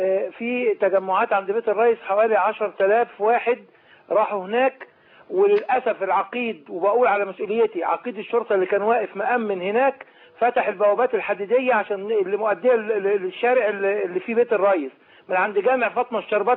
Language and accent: Arabic; New Cairo, Cairo Governorate, Egypt; من القاهره الجديده